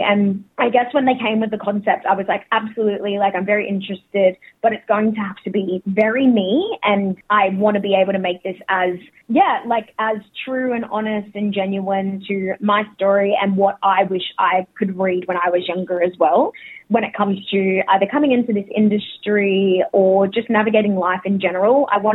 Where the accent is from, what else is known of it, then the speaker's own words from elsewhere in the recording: Brisbane, Queensland, Australia; So Koori, Murray and Noongar. Bit of everything in there, born and raised in Meanjin, Brisbane, but I've been living her